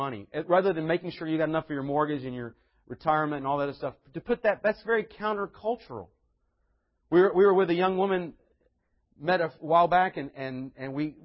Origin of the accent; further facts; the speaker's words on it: North Carolina, United States; I was born to be somebody born in North Carolina. I was raised in North Carolina to understand how you say y'all and ma'am and order sweet tea and all that stuff.